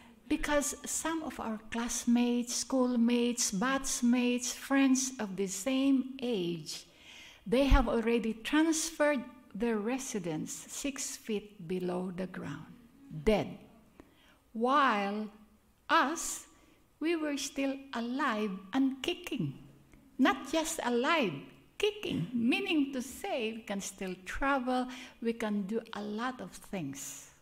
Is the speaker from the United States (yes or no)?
no; Philippines; English is a second language; pardon me for my accent, I come from the Philippines. I would like to shed off the accent part, but at my age, no more.